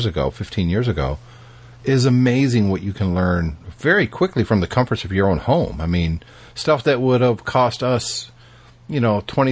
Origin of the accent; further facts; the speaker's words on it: Battle Creek, Michigan, United States; I mean, look, I'm from Battle Creek, Michigan. We had a balloon festival since the early 80s here.